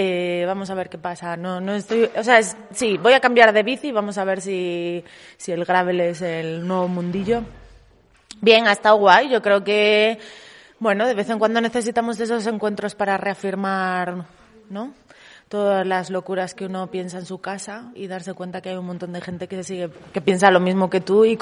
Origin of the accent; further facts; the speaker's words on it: Madrid, Community of Madrid, Spain; vengo de Madrid